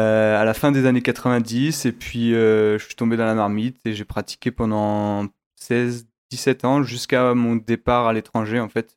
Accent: Normandy, France; je suis originaire de Normandie, donc un petit village à côté de Cherbourg. Donc je suis né et j'ai grandi à côté de la mer.

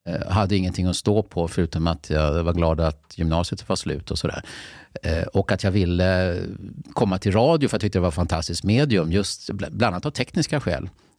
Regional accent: Lidingö, Stockholm County, Sweden; direkt från gymnasiet på Lidingö. Fast där kan man säga att när jag kom till journalisthögskolan, då märkte jag att jag kom från Lidingö, det gjorde att jag blev insorterad.

